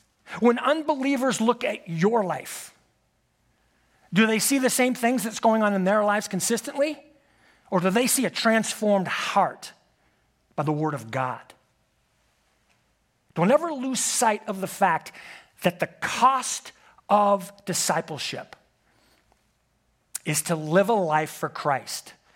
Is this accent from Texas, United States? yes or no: yes; Texas, United States; I love being a Texan.